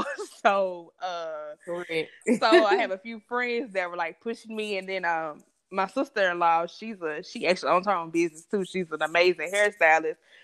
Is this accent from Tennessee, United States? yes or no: yes; Nashville, Tennessee, United States; I am 25 years old, and I'm from Nashville, Tennessee, and I'm glad to be here.